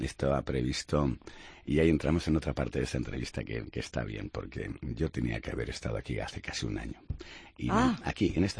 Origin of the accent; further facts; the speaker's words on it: Riaño, Castile and León, Spain; terminar un domingo en Riaño, en mi pueblo